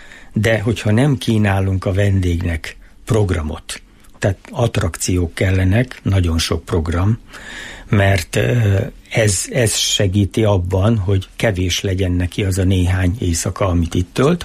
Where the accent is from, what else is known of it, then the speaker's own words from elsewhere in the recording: Miskolc, Borsod-Abaúj-Zemplén, Hungary; Miskolcon születtem, ez nyilvánvaló, de külvárosi gyerekként.